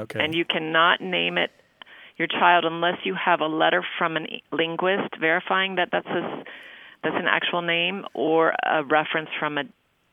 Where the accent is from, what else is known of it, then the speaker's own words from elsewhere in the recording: Valdosta, Georgia, United States; Hi, this is … I'm from Valdosta, Georgia.